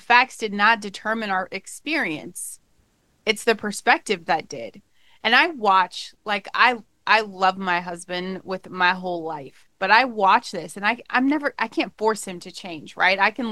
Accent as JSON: {"language": "English", "region": "Colorado", "country": "United States", "lives_now": "Michigan, United States", "said": "If you guys don't know anything about Michigan, because I'm from Colorado, so it's kind of a desert, right?"}